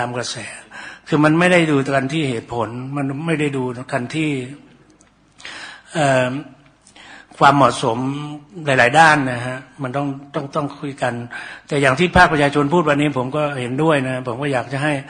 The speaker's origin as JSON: {"language": "Thai", "country": "Thailand", "said": "บ้านผมอยู่ศรีสะเกษผมก็อาศัยคุ้งน้ำอะไรหาปลากินนะสมัยก่อนนะหานกหาปลามันก็จะอยู่ตามซอกลำห้วยลำคลองนี่แหละครับ"}